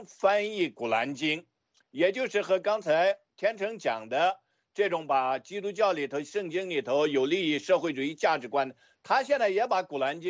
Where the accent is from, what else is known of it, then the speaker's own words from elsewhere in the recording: Ili, Xinjiang, China; 从我成长的过程来看，我小的时候是在东突厥斯坦伊犁北部长大的。